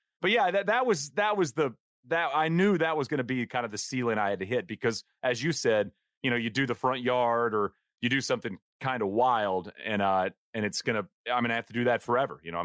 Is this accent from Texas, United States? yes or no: yes; Marshall, Texas, United States; it's like a 3.5-hour drive from Waco to my hometown, Marshall.